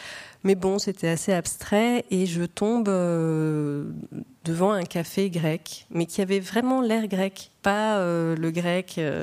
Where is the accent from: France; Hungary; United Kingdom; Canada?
United Kingdom; England; donc j'ai grandi en Angleterre, une langue dans laquelle j'écrivais pas spécialement